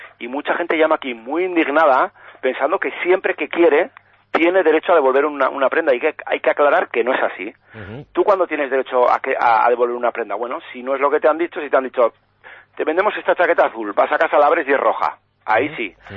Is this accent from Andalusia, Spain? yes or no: no; Navarre, Spain; Pues mira, gastamos de media cada navarro 73 euros.